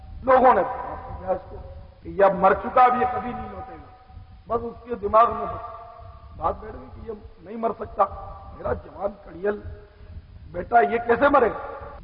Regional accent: Karachi, Sindh, Pakistan; born there; جب میں کراچی میں پیدا ہوا ہوں تو میرا وطن پاکستان، اور حقیقت میں ہم سب کا وطن تو مدینہ ہے الحمدللہ.

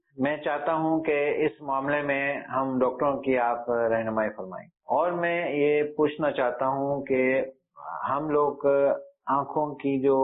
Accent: Karachi, Sindh, Pakistan; اور میرا تعلق کراچی سے ہے.

